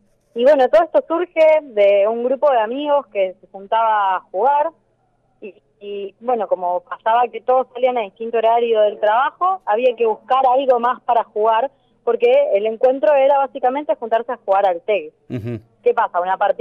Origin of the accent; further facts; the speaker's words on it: Buenos Aires, Argentina; moved away; hace 2 años y medio salimos de Buenos Aires, que es de donde somos originalmente